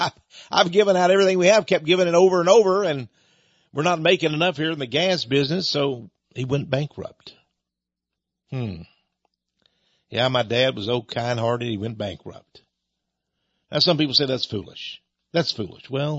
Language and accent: English; Fred, Texas, United States; Well, I'm from Fred. Now, if you're going by Fred, don't blink because you probably missed it.